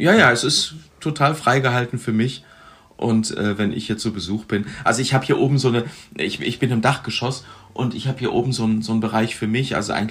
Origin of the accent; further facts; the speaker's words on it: Göttingen, Lower Saxony, Germany; now in Berlin, Germany; ich komme hier aus Göttingen. Ich bin hier aufgewachsen und habe fast 20 Jahre hier gelebt und komme auch immer noch wirklich gerne hier zurück.